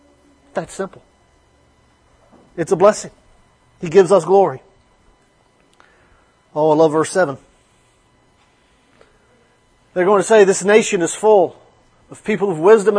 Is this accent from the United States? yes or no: yes; Alabama, United States; when I was growing up in Alabama, I used to hear stories all the time about older men and women